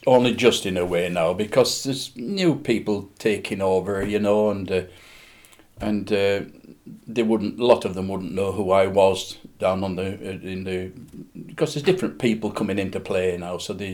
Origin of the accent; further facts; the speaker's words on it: High Newton, North West England, United Kingdom; also born or lived in Backbarrow; I was born in Backbarrow, and I left there when I was roughly about 3 years old. And I came to live at High Newton when they were then, in about 1935, 36